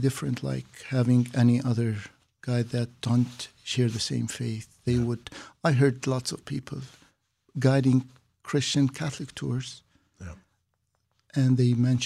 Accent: Jerusalem, Jerusalem District, Israel; I was born in the Holy City of Jerusalem.

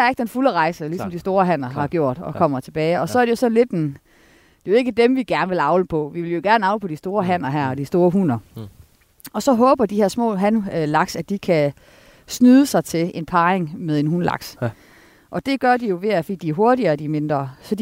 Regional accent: Esbjerg, Region of Southern Denmark, Denmark; now in Horsens, Denmark; Jeg er født og opvokset i Esbjerg

